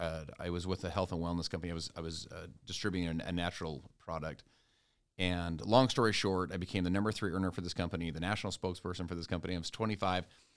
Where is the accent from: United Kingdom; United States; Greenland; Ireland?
United States; Salt Lake City, Utah; I'm from Salt Lake City.